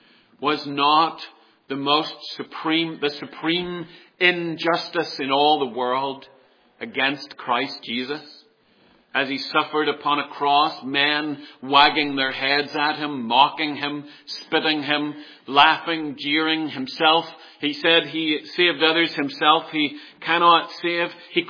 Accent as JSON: {"language": "English", "region": "Northern Ireland", "country": "United Kingdom", "accent": "Ulster", "said": "Both those words are difficult with my Ulster accent, I know."}